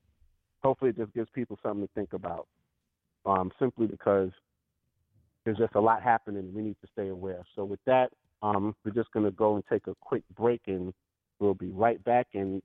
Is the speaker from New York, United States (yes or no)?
yes; Brooklyn, New York, United States; And I can tell you that because I grew up in Brooklyn, right where the Jews and the West Indians or Caribbean people live